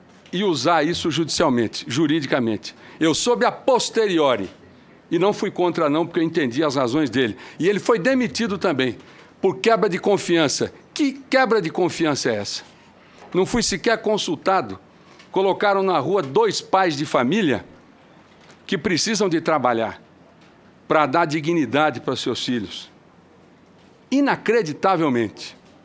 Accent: Mato Grosso do Sul, Brazil; born there; ao povo do meu estado, ao povo do Mato Grosso do Sul. Estado porque onde nasci, onde minha família se fez

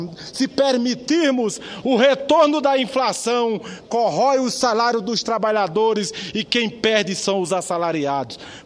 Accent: Paraíba, Brazil; Eu que até posso até registrar um dos exemplos ainda como estudante lá no meu estado, a Paraíba.

